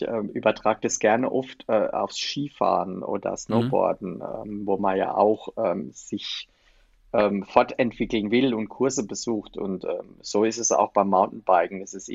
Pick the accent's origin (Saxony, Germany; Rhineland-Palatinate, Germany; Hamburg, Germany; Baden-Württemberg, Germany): Rhineland-Palatinate, Germany; dass der Pfälzerwald mir mit meiner Heimat besonders am Herzen liegt